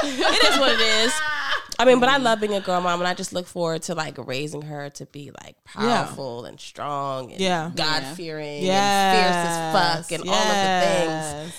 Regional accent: Ghana; I'm Ghanaian.

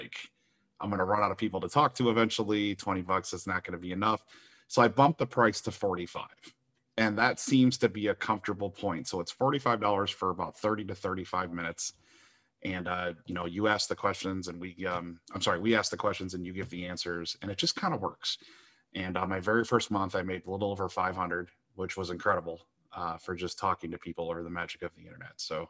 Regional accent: Detroit, Michigan, United States; now in St. Louis, United States; I've never been in New York City. I'm actually from Detroit. I live in St. Louis, Missouri.

